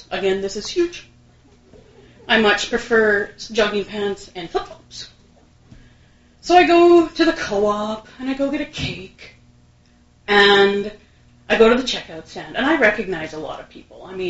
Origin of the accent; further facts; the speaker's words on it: Manitoba, Canada; I am driving down to my hometown, middle of nowhere, Manitoba, and I'm so afraid.